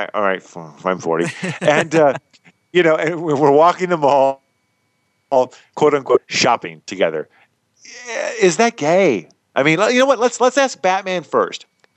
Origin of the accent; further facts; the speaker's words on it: Dallas, Texas, United States; from Dallas, Texas, saying thank you for joining us.